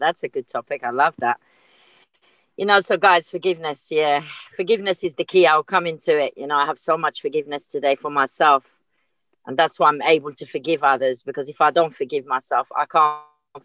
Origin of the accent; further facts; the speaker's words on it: Morocco; You know, I was born in the Mediterranean, and I'm Moroccan, you know, and I blame my using on that community.